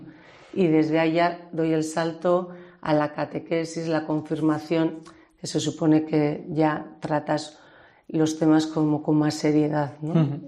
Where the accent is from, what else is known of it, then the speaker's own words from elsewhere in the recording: Deba, Basque Country, Spain; Yo provengo de Deva, y en Deva no había nada para los jóvenes.